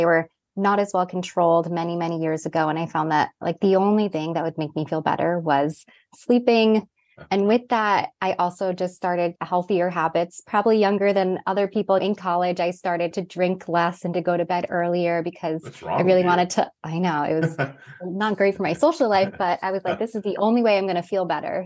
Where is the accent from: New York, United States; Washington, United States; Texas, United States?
New York, United States; New York City; My favorite color as a New Yorker is black.